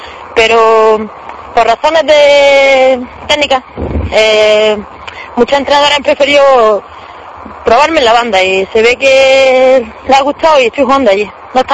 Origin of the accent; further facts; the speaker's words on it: Granada, Andalusia, Spain; soy granadina a muerte.